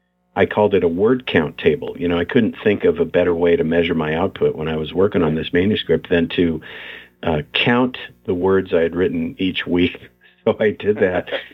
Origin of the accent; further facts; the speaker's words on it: United States; as an American, can I write convincingly about the Troubles